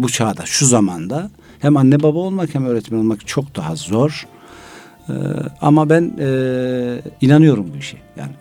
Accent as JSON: {"language": "Turkish", "region": "Konya", "country": "Turkey", "said": "Konyalıyım."}